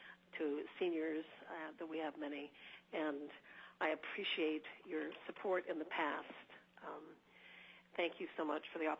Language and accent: English; Haines, Alaska, United States; I am from Haines, and I am calling in to support the budget amendment for public radio. Haines is a very small community.